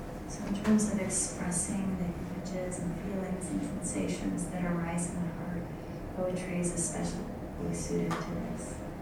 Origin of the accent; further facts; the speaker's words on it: California, United States; now in United Kingdom; I've lived in the UK for 8 years now. I grew up in California in a Christian home. I went to church every Sunday.